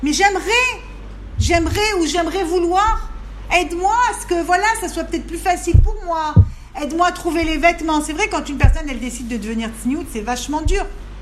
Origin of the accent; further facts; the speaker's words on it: Paris, Île-de-France, France; Maintenant moi je venais de Paris, je comprenais pas.